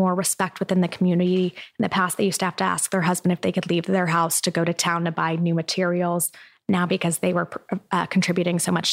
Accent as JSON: {"language": "English", "town": "Irvine", "region": "California", "country": "United States", "tie": "born or raised there", "said": "I grew up in Irvine. So when we did the Fashion Island tour, I was like, it was all of these different memories."}